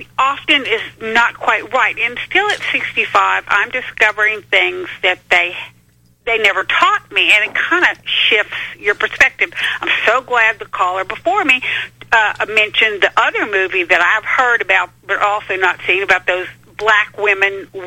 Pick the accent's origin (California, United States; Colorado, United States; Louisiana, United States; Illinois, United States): Louisiana, United States; And I grew up in Louisiana, not far from this. Around Natchez, there's something called the Devil's Punch Bowl.